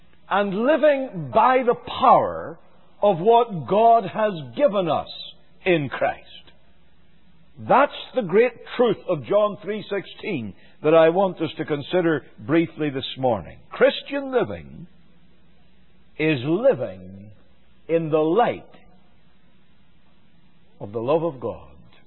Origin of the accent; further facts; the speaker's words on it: Northern Ireland, United Kingdom; now in United States; I don't come from South Carolina. I have got most of the accent off pat now, as you understand, but I don't come from here. I come from Northern Ireland.